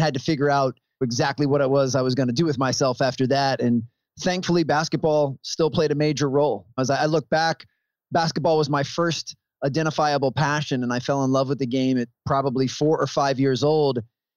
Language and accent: English; Maryland, United States; it was about 4.5, 5 hour drive from where I grew up here in Maryland